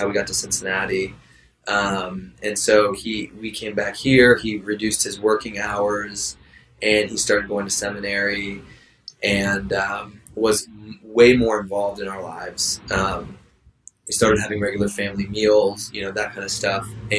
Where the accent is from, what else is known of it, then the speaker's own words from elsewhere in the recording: Australia; also born or lived in Canada / Japan; And so I was born in Canada, and when we were about two, we moved to Australia.